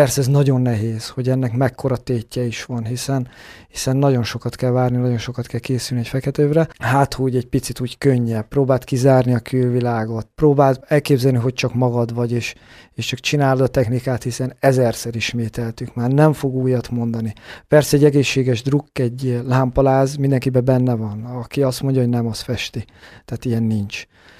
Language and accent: Hungarian; Szeged, Csongrád-Csanád, Hungary; mind a ketten szegediek vagyunk, és onnan járunk át ide-vissza